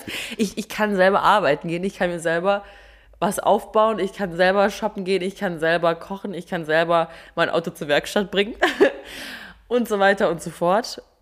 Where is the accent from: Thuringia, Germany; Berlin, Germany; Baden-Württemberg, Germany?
Baden-Württemberg, Germany; Friedrichshafen; Ich komme ja auch aus einer bäuerlichen Umgebung, mehr oder weniger. Ja. Ich habe einmal die Schule gewechselt und ich komme ja aus Friedrichshafen, habe die Schule gewechselt nach Kressbronn für 2 Jahre.